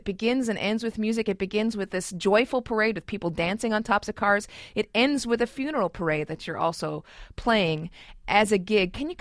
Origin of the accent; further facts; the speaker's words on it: California, United States; I'm from California, so I have to do that whole cool thing.